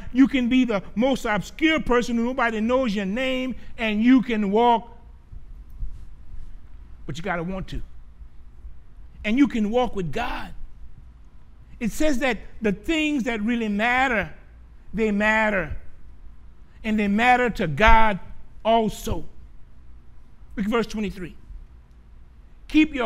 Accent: Gramercy, Louisiana, United States; You know, I grew up in Gramercy.

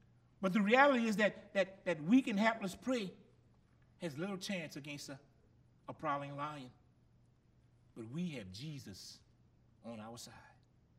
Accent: Gramercy, Louisiana, United States; I ain't scared no more. I'm from Gramercy.

